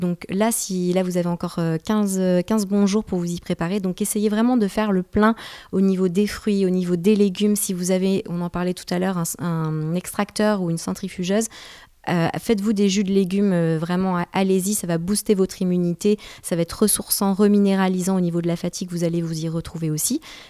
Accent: Brittany, France; Et voilà, chez nous en Bretagne, c'est vrai qu'on n'est pas dans une période très très ensoleillée

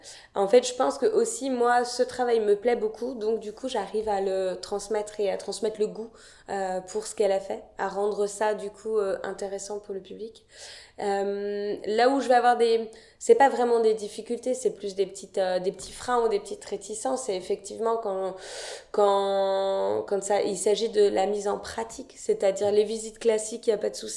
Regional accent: Dinan, Brittany, France; je suis née à Dinan, j'ai grandi à Dinan.

